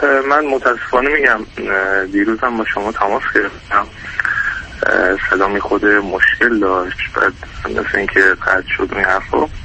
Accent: Iran; خودم توی ایران زندگی میکنم، بزرگ شده ایران هستم

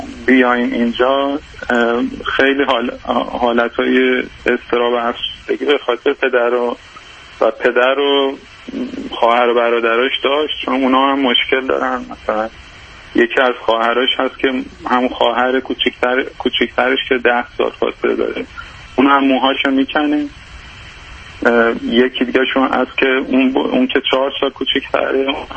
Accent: Iran; now in United Kingdom; وقتی ما از ایران به یوکی اومدیم

